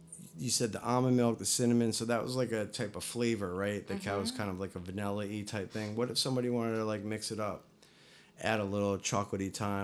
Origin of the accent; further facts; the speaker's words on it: Mahopac, New York, United States; I grew up in Mayapack. Shout out to all my motherfuckers in Mayapack.